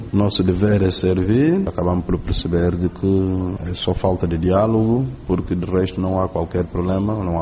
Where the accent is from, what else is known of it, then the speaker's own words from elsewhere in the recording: Angola; todos nós somos angolanos